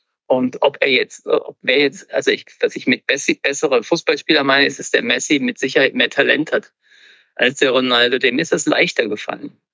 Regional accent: North Rhine-Westphalia, Germany; ich bin im Ruhrgebiet groß geworden. Das war damals noch ein Industriegebiet, wo es nur Bergleute gab.

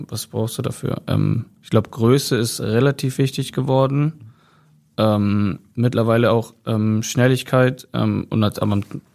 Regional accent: Seehausen, Saxony-Anhalt, Germany; Da habe ich auch meine Jugend verbracht. Das ist so das Nächste dran, da wo ich genau herkomme.

